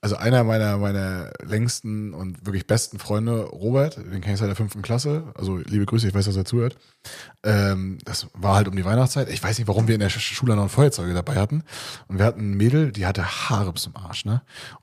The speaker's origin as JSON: {"language": "German", "region": "East Germany", "country": "Germany", "tie": "born or raised there", "said": "ich bin halt in der Platte groß geworden, ne, ostdeutsche Platte, alles Plattenbauten. Sozial war da halt auch viel, ne, viel Leute, die nicht so viel Geld hatten und wir hatten auch so ein Asylantenheim nebenan."}